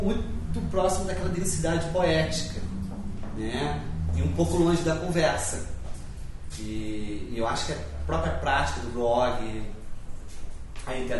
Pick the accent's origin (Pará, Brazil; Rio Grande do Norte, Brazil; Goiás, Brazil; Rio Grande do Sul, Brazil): Rio Grande do Sul, Brazil; Caxias do Sul; born there; Eu nasci em 72, não nasci em São Paulo, por favor, não me odeie. Eu nasci em Caxias do Sul, sou gaúcho